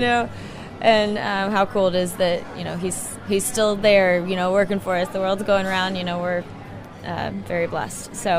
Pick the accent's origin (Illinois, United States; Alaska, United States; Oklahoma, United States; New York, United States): Alaska, United States; Kodiak; also born or lived in Lynden, Washington; now in Nashville, United States; I grew up in Kodiak, Alaska, and then Linden, Washington, and then I moved to Nashville quite a while ago, and Nashville's home now.